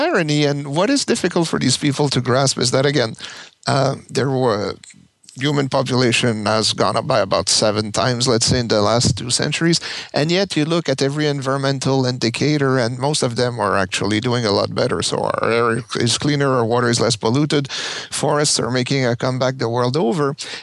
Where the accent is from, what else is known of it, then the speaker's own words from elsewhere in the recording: Quebec, Canada; I grew up in Canada where it's pretty cold and, you know, most people wouldn't want to live there, especially Quebec, where I'm from.